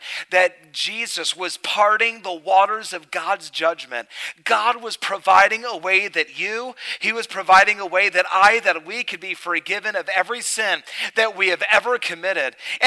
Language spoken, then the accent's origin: English; North Carolina, United States; I was preaching in a church here in town, and I'm from North Carolina.